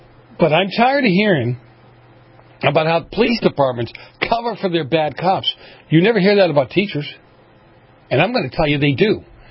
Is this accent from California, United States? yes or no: no; Boston, Massachusetts, United States; You know, I grew up in Boston in the 70s.